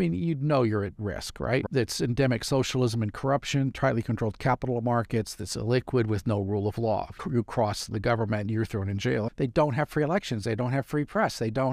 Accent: United States; I know being an American, it can feel like it's pretty darn chaotic

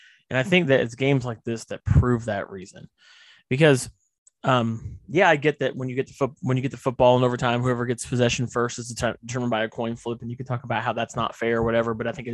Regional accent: Indiana, United States; I am from Indiana. I live in Indiana, and I'm a huge Indianapolis Colts fan.

